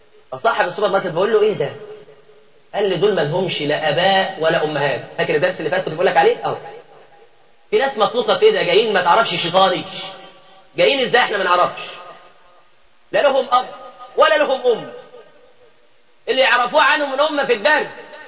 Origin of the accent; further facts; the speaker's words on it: Cairo Governorate, Egypt; وعندنا في شبرا في فندق للكلاب